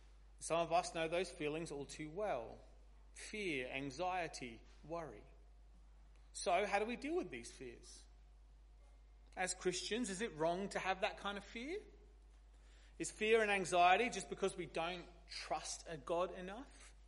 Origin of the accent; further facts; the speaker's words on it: United Kingdom; but I'm British and that's what I'm paid to do.